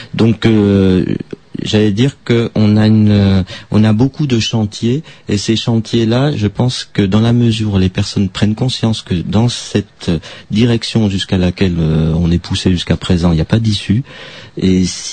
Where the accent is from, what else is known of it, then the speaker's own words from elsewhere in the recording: Île-de-France, France; Moi je vais parler des communes ici en Seine-Saint-Denis, enfin, parce que moi, je suis de Seine-Saint-Denis, la commune où je suis